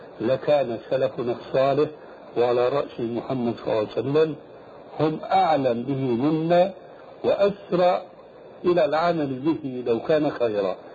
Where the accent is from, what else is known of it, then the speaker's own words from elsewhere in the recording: Syria; يقولون عندنا في الشام